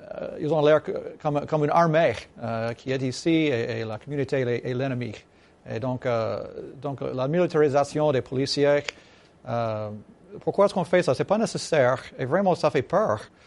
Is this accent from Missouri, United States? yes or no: yes; St. Louis, Missouri, United States; Oui, c'est, moi je suis de Saint-Louis, moi, et c'est tout près du Ferguson.